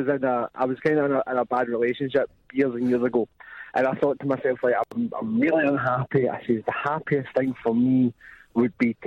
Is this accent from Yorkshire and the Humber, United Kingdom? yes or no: no; Glasgow, Scotland, United Kingdom; Well, see, this is the thing. I'm from Glasgow, right?